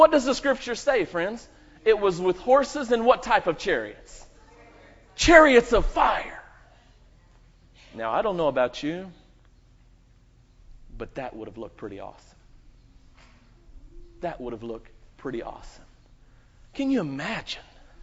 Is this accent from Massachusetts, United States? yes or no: no; North Carolina, United States; Now, Carol, I'm from North Carolina.